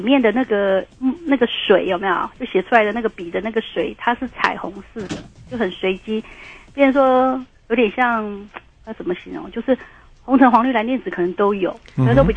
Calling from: Taichung, Taiwan; 哦，我是台中的

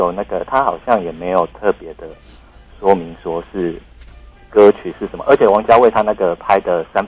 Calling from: Taipei, Taiwan; 我是台北的

